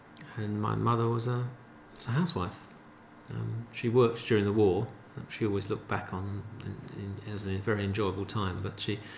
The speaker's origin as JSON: {"language": "English", "town": "Kentish Town", "region": "London", "country": "United Kingdom", "tie": "born or raised there", "said": "I was born in Camden Town. So I grew up all around Parliament Hill Fields and Kentish Town, and that whole area. And then later on we moved, probably when I was about 9, St Albans Villas, which is up by Parliament Hill Fields."}